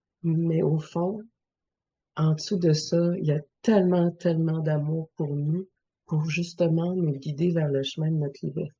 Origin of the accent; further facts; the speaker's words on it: Quebec, Canada; comme une rivière au printemps chez nous au Québec